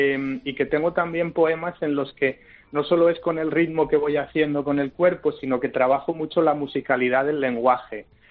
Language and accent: Spanish; Asturias, Spain; Yo ahora mismo quiero ir para Asturias, de donde es él y de donde soy yo